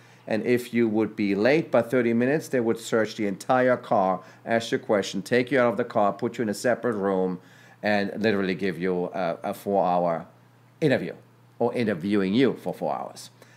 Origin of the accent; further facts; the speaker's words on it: Berlin, Germany; So I grew up in Berlin, in West Berlin. Berlin was divided. I was born in 69